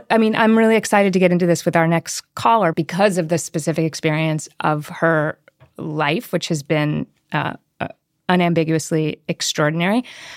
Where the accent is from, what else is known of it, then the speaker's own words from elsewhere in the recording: Cincinnati, Ohio, United States; Curtis and I grew up together in Cincinnati, right across the street from each other.